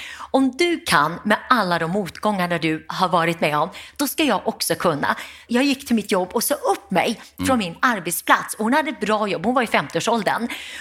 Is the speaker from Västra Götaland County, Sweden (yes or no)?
yes; Gothenburg, Västra Götaland County, Sweden; efter en lång resa hamnade vi i Göteborg, miljonprogrammet Gammels Göteborg, arbetarkvarter Västra Frölunda. Och där växte jag upp. Jag hade 8 syskon, mormor och farmor som bodde hemma hos oss.